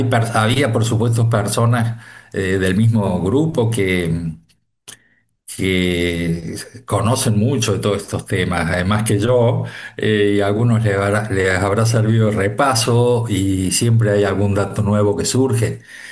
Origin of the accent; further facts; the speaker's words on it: Córdoba, Argentina; moved away; vengo de Argentina, como te darás cuenta por mi acento.